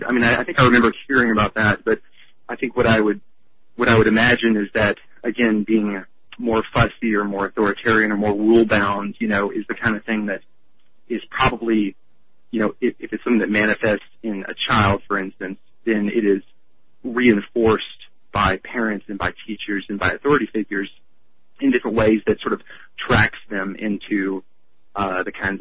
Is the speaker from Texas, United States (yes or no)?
yes; Texas, United States; It actually looks a lot like where I grew up in Southeast Texas, weirdly.